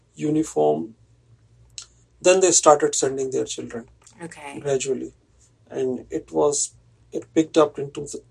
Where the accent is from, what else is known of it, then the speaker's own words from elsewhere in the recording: Moradabad, Uttar Pradesh, India; I come from Muradabad, and it was all handicrafts all around.